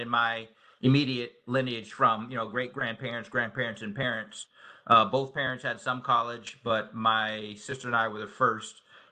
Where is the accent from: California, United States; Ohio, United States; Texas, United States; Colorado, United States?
Ohio, United States; Youngstown; I'm from Youngstown, Ohio. I grew up in Youngstown, Ohio, and spent the majority of my life there.